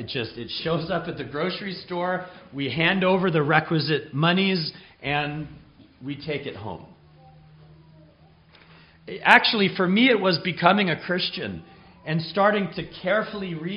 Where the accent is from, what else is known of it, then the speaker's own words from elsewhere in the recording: Los Angeles, California, United States; I grew up in Southern California, in that great sea of brick and concrete and humanity known as Greater Los Angeles.